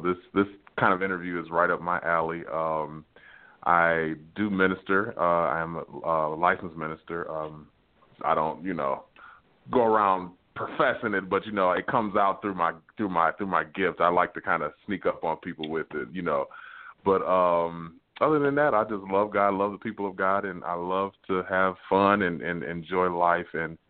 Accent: Detroit, Michigan, United States; now in California, United States; But when I came to California, cause I'm initially from Detroit

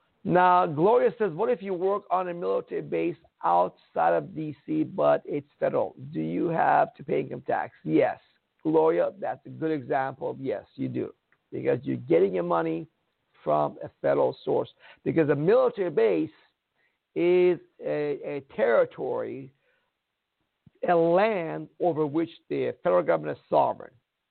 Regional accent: Iran; I come from Iran, where the Zoroastrianism, the first religion of the world, came from.

